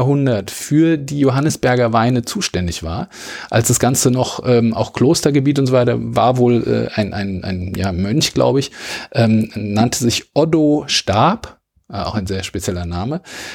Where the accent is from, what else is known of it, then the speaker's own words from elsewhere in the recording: Wiesbaden, Hesse, Germany; ich komme aus Wiesbaden, an Wiesbaden grenzt der Rheingau